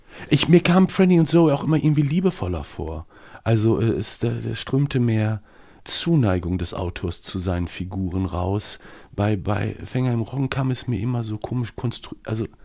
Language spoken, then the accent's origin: German; Bielefeld, North Rhine-Westphalia, Germany; diese Bad Salzufler Herforder Szene als Bielefelder, der ich bin